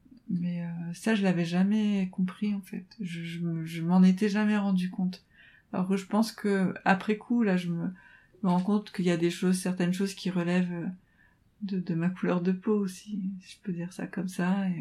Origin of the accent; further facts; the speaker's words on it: France; born there; moi, ma culture, c'est la France. Je suis née en France et j'ai... voilà, je parle mieux français qu'arabe. Je ne parle pas arabe.